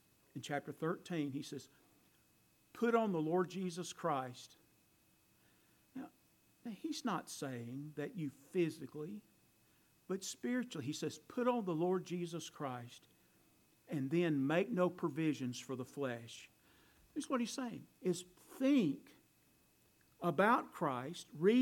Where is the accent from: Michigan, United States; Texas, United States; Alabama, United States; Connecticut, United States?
Alabama, United States; Fairhope; And my dad's from Fairhope. I was raised in Fairhope. I was born in Fairhope, if you know where Fairhope is.